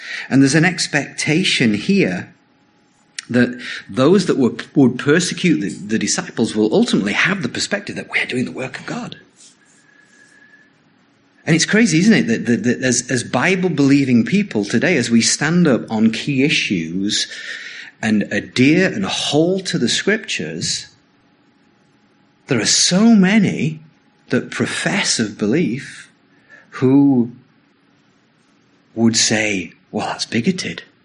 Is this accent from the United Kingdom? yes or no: yes; England, United Kingdom; I'm English. I have no concept of joy.